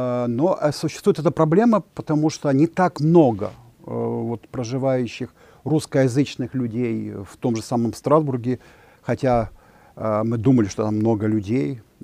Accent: Chernivtsi, Chernivtsi Oblast, Ukraine; also born or lived in Yakutia / Moscow; now in France; Мы сами выходцы из Украины, город Чернівці. В 90-х годах, когда железный занавес обрушился

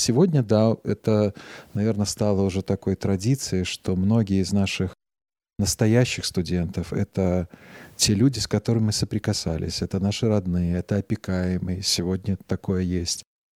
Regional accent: Belarus; это не только уже мы сами белорусы в ней участвуем

